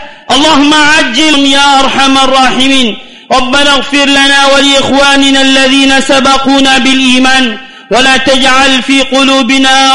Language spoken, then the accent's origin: Arabic; India; Arabic is a second language; إن مساحات شاسعة من الأراضي المعروفة باسم الوقف منتشرة في بلادنا الهند